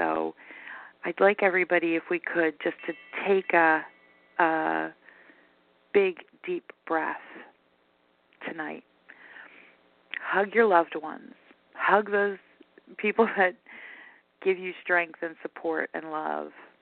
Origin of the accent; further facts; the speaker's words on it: Delaware, United States; moved away as an adult; because I am headed from South Florida back home to Delaware after 23 years.